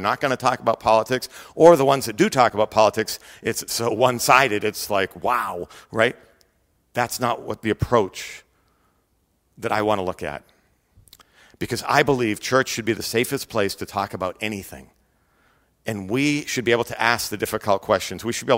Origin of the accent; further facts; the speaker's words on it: United States; I'm an American. I'm a Christian. I'm a husband and I'm a father.